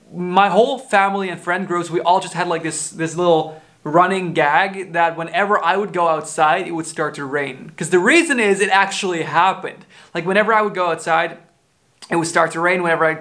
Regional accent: Groningen, Netherlands; I went back to my hometown where I live right now, Groningen.

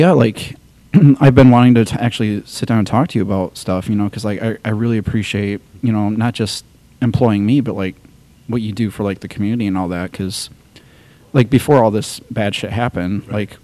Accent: Rockford, Illinois, United States; because, I mean, I'm still thinking about my hometown. Mm-hmm. Like, I could never even imagine being able to have a job at a bowling alley in Rockford

